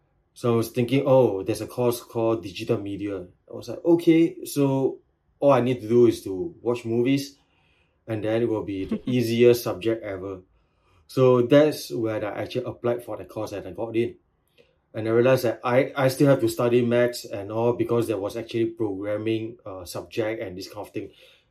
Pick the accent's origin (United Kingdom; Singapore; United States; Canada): Singapore; I'm a filmmaker from Singapore.